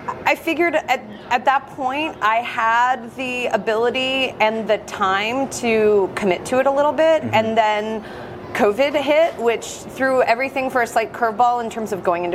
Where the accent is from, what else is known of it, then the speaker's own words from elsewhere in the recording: Atlanta, Georgia, United States; So I grew up in Atlanta, and I wanted to be a horse vet.